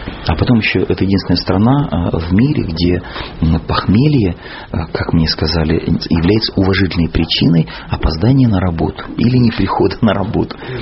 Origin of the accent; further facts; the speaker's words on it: Russia; Мы сказали, что мы из театра, из России.